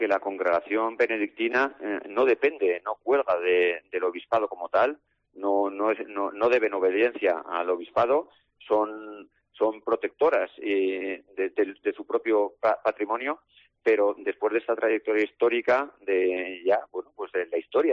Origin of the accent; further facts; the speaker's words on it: Jaca, Aragon, Spain; soy alcalde de Jaca, pero también soy de Jaca de toda la vida, yo de niño fui al colegio de las Benedictinas